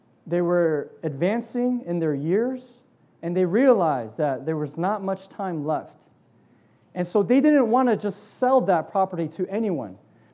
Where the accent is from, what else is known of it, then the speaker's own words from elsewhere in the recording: New Jersey, United States; I grew up in New Jersey. My parents, they were one of the first few to meet, first in Piscataway, then, you know, moved to Edison.